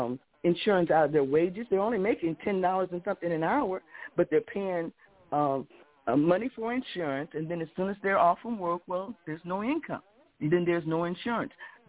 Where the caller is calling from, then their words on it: Chicago, Illinois, United States; here in Chicago.